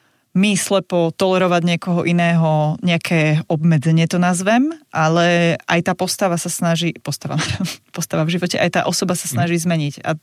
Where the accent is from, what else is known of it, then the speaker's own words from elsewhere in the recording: Prešov, Prešov Region, Slovakia; Ja som z Prešova, som v pohode